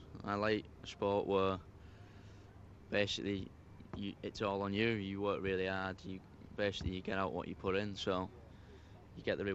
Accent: St Helens, North West England, United Kingdom; now in Camberley, United Kingdom; Yeah, I'm from St Helens originally, so it's 4 hours away from Camberley

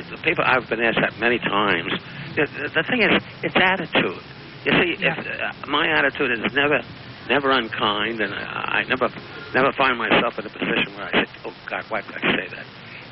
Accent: Jackson Heights, New York, United States; I'm a kid from Jackson Heights, and my mother always believed I was going to be, working the docks at Newark or something

